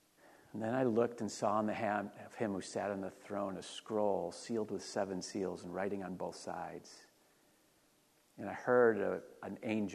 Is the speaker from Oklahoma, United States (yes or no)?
no; California, United States; I mean, we're from California, aren't we? It's not like we're from Iowa.